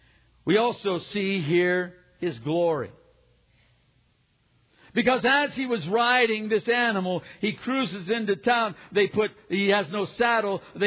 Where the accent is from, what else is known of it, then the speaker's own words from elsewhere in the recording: Fontana, California, United States; I had a friend who had a chicken coop when I was growing up in North Fontana, in Rialto, there out in the Wash area.